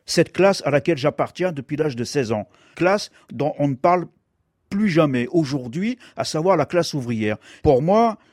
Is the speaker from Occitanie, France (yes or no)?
no; Hénin-Beaumont, Hauts-de-France, France; je suis natif de Hénin-Beaumont du Pas-de-Calais, fils de mineur de fond immigré algérien et d'une mère française cambrésienne.